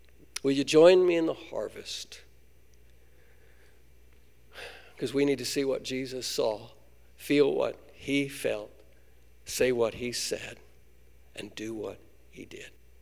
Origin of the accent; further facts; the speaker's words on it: Kansas, United States; I grew up in Northwest Kansas, and when harvest time came, it was exciting, but it was also stressful.